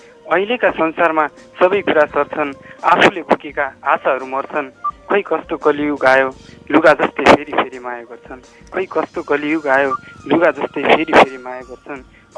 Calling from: Sindhuli, Bagmati, Nepal; हजुर सिन्धुलीबाट

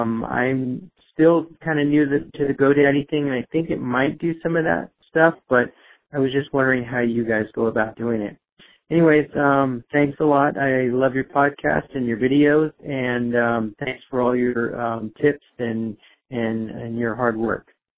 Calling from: Fremont, California, United States; I'm from Fremont, California.

